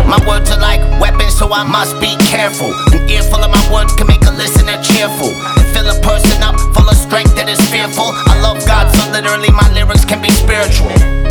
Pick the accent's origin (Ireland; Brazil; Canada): Canada; now in Los Angeles, United States; So I love being Canadian. I'm happy to be in LA.